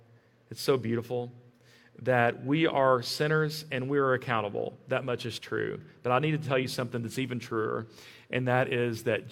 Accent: Texas, United States; The fact is I was raised in the Permian Basin, and I've lived here in Midland

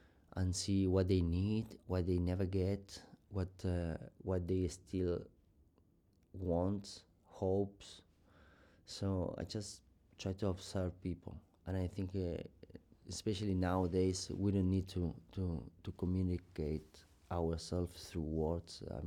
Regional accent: Argentina; English is a second language; I am from South America, you know, I live in Argentina.

